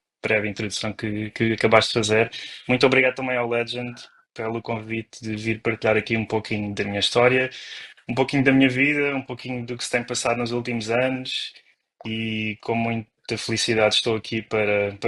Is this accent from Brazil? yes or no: no; Monchique, Algarve, Portugal; now in Oslo, Norway; sou natural de Monchique, no Algarve, sou um algarvio muito orgulhoso. Saí do Algarve já há uns aninhos